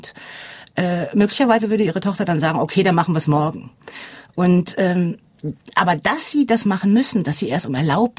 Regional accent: Germany; insbesondere ich als Deutsche denken natürlich

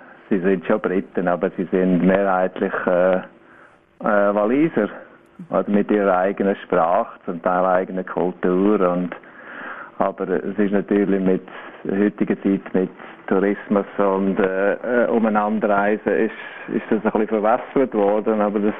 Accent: Schwyz, Switzerland; now in United Kingdom; Ich bin in der Obermark aufgewachsen. Also so am Ausgang vom Wägital.

